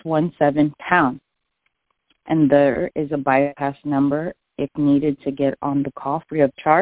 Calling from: Snellville, Georgia, United States; I am greeting you from Snellville, Georgia.

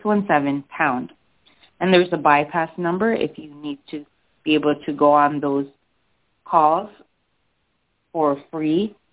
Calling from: Snellville, Georgia, United States; I am greeting you from Snellville, Georgia.

